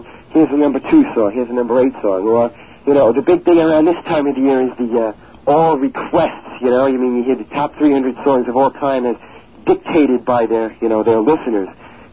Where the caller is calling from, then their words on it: Sayville, New York, United States; I'm from Sayville.